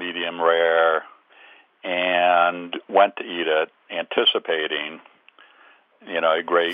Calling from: Traverse City, Michigan, United States; Traverse City, Michigan.

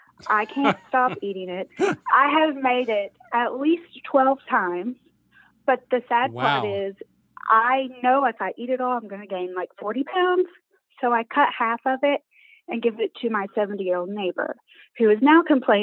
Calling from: Grayson, Kentucky, United States; I am calling from Grayson, Kentucky.

